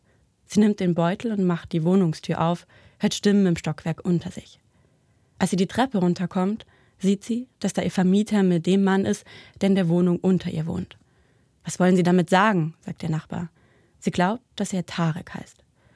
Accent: Karlsruhe, Baden-Württemberg, Germany; Ich komme aus Karlsruhe.

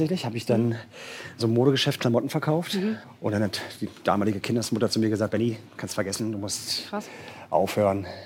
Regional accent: Ueckermünde, Mecklenburg-Vorpommern, Germany; born there; now in Timmendorfer Strand, Germany; Uckermünde, ja.

